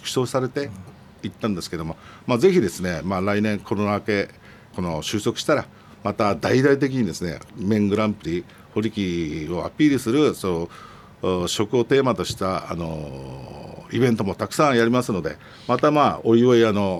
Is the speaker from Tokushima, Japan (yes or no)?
no; Katsushika, Tokyo, Japan; 葛飾区には統廃合で廃校になった学校が5校あるんですけども、そのうちの一つが私の地元